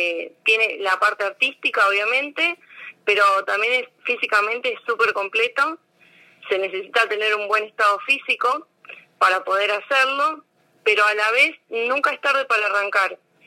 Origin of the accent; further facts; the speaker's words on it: La Plata, Buenos Aires Province, Argentina; now in América, Argentina; acá en América hace 2, porque hace 2 años que vivo acá, yo soy de La Plata